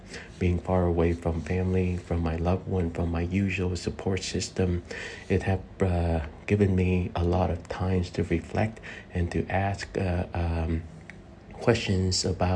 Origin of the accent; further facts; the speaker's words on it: Vietnam; I grew up very poor in Vietnam after the war.